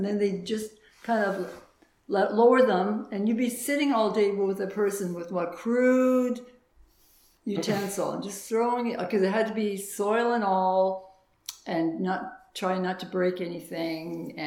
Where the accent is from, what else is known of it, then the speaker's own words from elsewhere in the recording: Canada; hey, are you American? No, I'm Canadian.